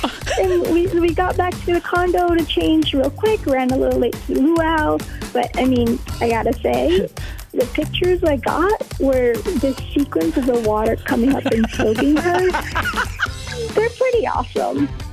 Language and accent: English; McFarland, United States; I'm from McFarland.